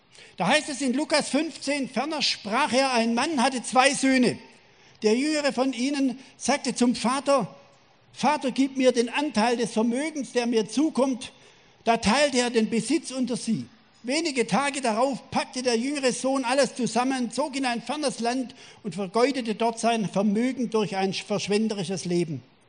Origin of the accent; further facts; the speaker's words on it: Baden-Württemberg, Germany; Es gibt noch etwas Tolles, was mich als Schwabe ganz besonders begeistert.